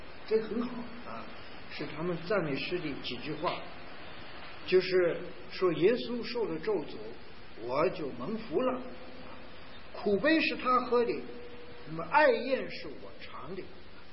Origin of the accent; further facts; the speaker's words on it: China; 我们现在一方面我们是中国人